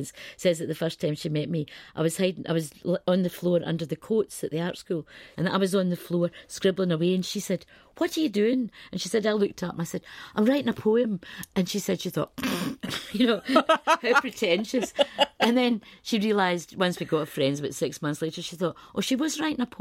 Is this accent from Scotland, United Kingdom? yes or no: yes; Scotland, United Kingdom; I am Scottish and that's a big part of my identity.